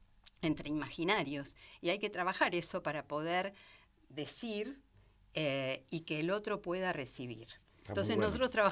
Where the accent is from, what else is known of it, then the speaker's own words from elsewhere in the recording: Argentina; born there; Sí, pero yo también me siento argentina, digamos, más allá de todo.